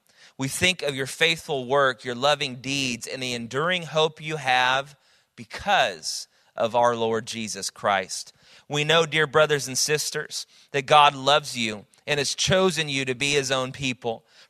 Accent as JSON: {"language": "English", "town": "Dallas", "region": "Texas", "country": "United States", "said": "I'm from Dallas originally, but I love Houston."}